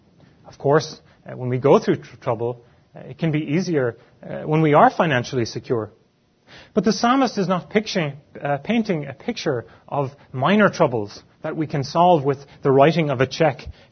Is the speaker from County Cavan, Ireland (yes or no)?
no; Cork, County Cork, Ireland; There was a castle not only 20 minutes drive from where I grew up back in Cork.